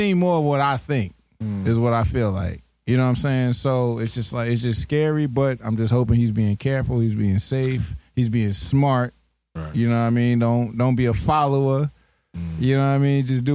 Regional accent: New York, United States; I mean, me, when I was growing up in New York, I was able to go to the park.

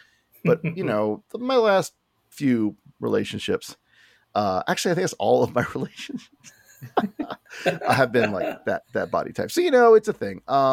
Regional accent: Florida, United States; born or raised there

